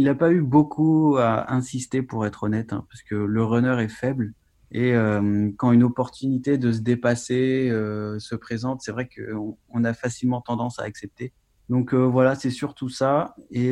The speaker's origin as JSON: {"language": "French", "region": "Brittany", "country": "France", "said": "En plus, je suis breton, donc il faut que je vende mon pays."}